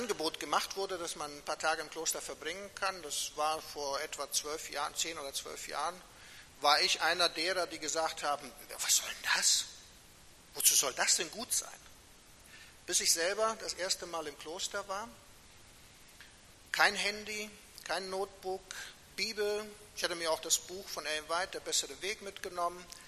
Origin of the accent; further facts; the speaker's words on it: Croatia; Ich komme ja ursprünglich aus Kroatien